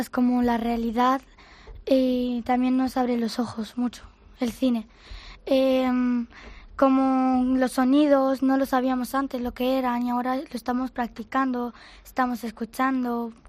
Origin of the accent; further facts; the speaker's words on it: Bucharest, Romania; now in Spain; Nací en Rumanía.